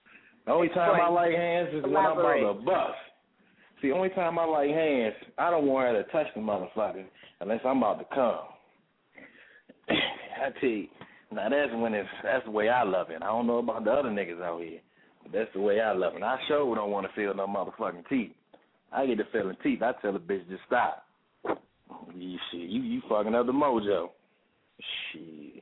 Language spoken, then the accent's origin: English; St. Louis, Missouri, United States; I'm from St. Louis, Missouri. Right now, I'm out D.C.